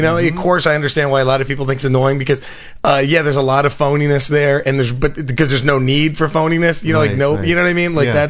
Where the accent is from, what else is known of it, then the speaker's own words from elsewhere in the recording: Dallas, Texas, United States; Like, I was born and raised in Dallas, but everyone tells me they think I'm from the East Coast.